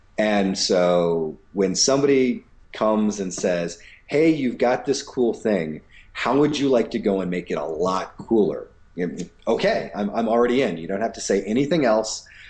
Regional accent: the South, United States; I grew up in the South, and so right, I mean, I am as homogeneous as you can get

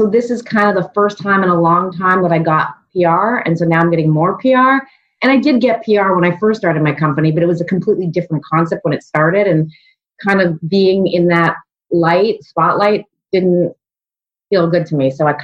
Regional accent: Canada; And I'm Canadian.

